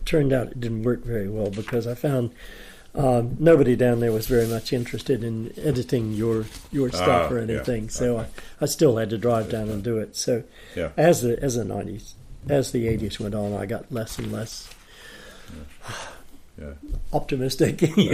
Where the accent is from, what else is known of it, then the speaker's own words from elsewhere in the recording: United States; now in New Zealand; I mean, I'm an American